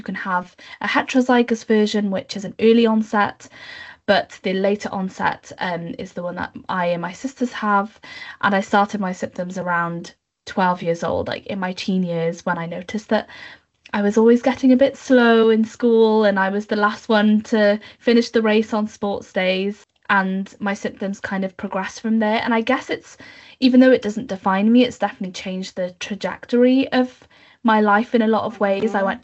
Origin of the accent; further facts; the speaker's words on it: Cardiff, Wales, United Kingdom; I'm Welsh, which is a big part of my identity. So born and bred in Cardiff, the capital city of Wales.